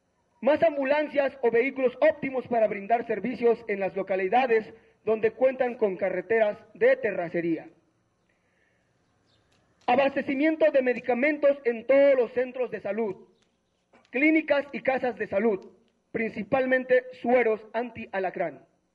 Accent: Jalisco, Mexico; Somos los Wixárikas de Jalisco

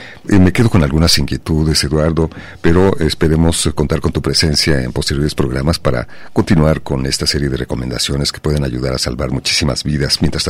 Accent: Guadalajara, Jalisco, Mexico; Vivo y soy de Guadalajara.

